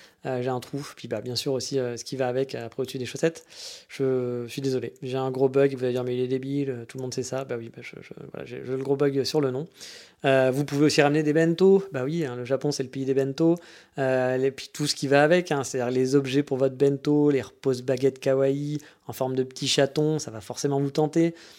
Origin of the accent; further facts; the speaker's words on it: France; chez nous en France